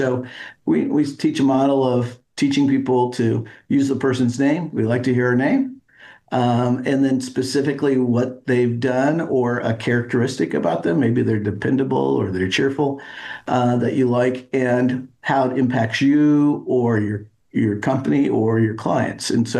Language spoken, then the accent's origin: English; Kansas, United States; also born or lived in Chicago / Phoenix / Atlanta; I grew up outside of Kansas City, went to school in Chicago, Phoenix, Atlanta, moved back to Kansas to be close to family